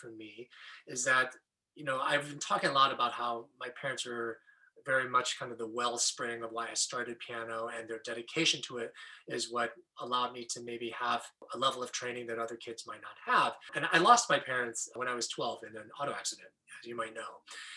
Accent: Battle Creek, Michigan, United States; I grew up in Battle Creek, Michigan, and I was raised in the Seventh-day Adventist Church.

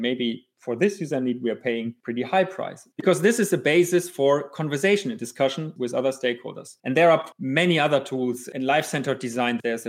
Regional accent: Hamburg, Germany; English is a second language; Like, so I'm from Hamburg.

